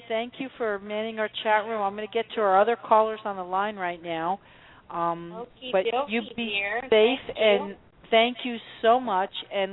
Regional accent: New Jersey, United States; But we're both from Jersey.

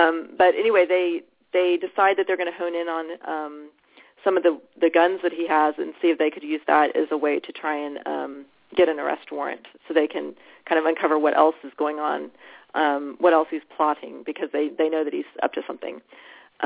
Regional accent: Texas, United States; I grew up in Texas, and in Texas, the right to own a gun is just considered

